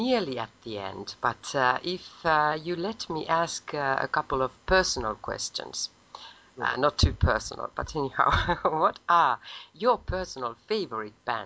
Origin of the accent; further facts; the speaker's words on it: Finland; now in Italy; the country where I live right now in Italy. And then, of course, my home country, Finland.